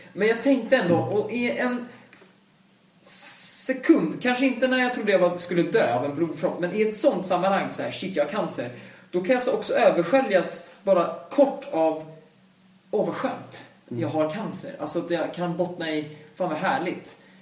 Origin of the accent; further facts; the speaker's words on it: Sweden; hur jag är uppvuxen i Sverige och så vidare